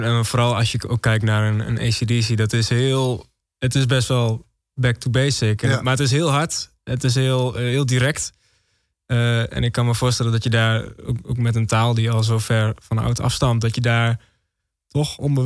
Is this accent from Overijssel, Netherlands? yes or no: yes; Heino, Overijssel, Netherlands; Ja, ik ben in Heino opgegroeid.